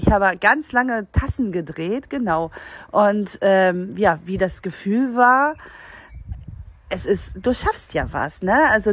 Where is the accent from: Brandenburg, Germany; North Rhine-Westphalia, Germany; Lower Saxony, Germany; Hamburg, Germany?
North Rhine-Westphalia, Germany; Ich komme eigentlich aus dem Ruhrpott und habe da studiert